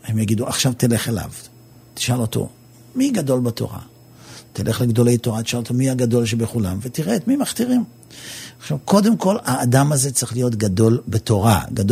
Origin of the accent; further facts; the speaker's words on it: Netanya, Central District, Israel; נתניה אני מכיר כי את כף ידי, אני גדלתי שם.